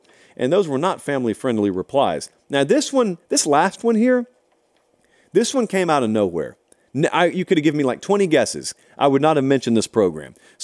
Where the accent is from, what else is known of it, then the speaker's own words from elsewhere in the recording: Georgia, United States; I love Tennessee. I love it over there. I didn't grow up here. I grew up down in Georgia. Everybody down there hates Tennessee.